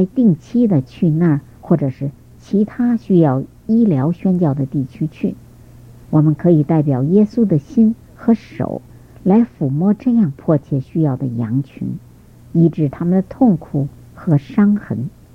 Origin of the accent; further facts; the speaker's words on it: Xiamen, Fujian, China; born there; moved away; 我出生在福建厦门的鼓浪屿， … 他是中华基督教会牧师，母亲做中学教师，我们兄弟姐妹一共7个，我是长子。